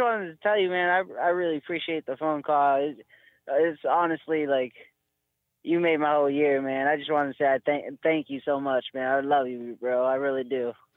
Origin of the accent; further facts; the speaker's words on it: Eugene, Oregon, United States; But so I grew up here in Eugene, Oregon with my two aunts.